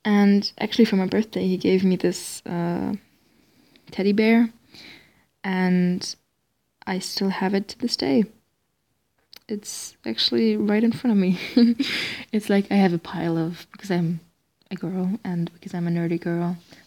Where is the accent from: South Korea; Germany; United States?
Germany; and I was from Germany, and we were kind of best friends